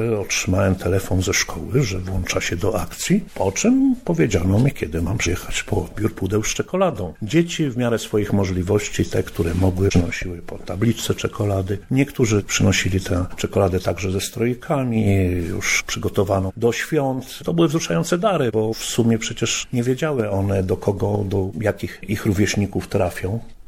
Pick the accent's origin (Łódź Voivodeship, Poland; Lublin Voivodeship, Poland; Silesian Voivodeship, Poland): Silesian Voivodeship, Poland; Bielsko-Biała; My jesteśmy z Bielska-Białej